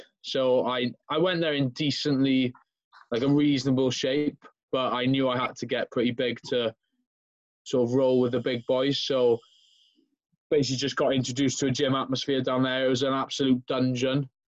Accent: Swansea, Wales, United Kingdom; I'm from Swansea, which is south...

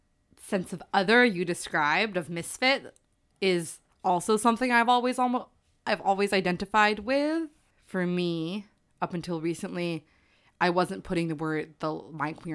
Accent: New Jersey, United States; I grew up in a relatively small town going to pretty conservative schools.

